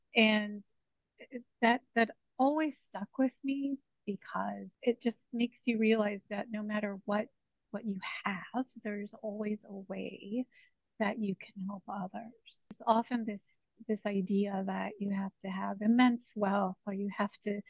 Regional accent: Chicago, Illinois, United States; Well, I am proud Chicagoan, born and raised. I grew up on the far southeast side of the city, which was primarily very industrial.

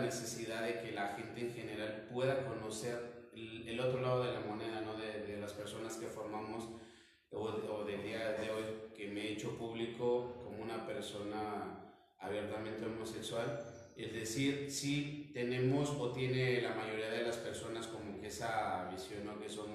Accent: State of Mexico, Mexico; somos del oriente del Estado de México

